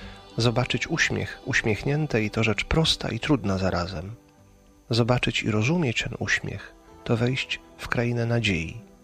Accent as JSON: {"language": "Polish", "town": "Pszów", "region": "Silesian Voivodeship", "country": "Poland", "said": "Pochodzę z Pszowa, małego miasteczka na południu Śląska"}